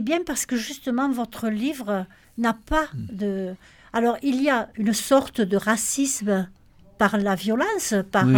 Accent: Occitanie, France; Peut-être parce que je connais aussi le Volvestre, parce que je suis du Volvestre, peut-être ça y joue

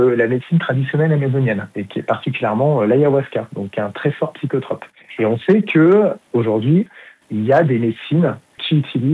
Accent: Aix-les-Bains, Auvergne-Rhône-Alpes, France; now in Paris, France; donc moi je suis originaire d'Aix-les-Bains et je suis monté à Paris pour faire un conservatoire, pour progresser

